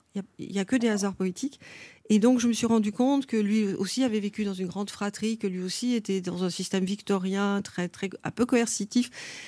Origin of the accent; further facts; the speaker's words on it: Marseille, Provence-Alpes-Côte d'Azur, France; je suis protestante, et en plus je suis d'ici. Je suis née au Rakati, près de la gare Saint-Charles.